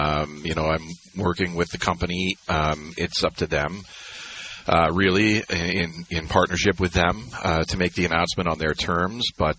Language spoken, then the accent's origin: English; New Brunswick, Canada; as a kid growing up in New Brunswick to head off to Loyalist College and take the radio broadcast program.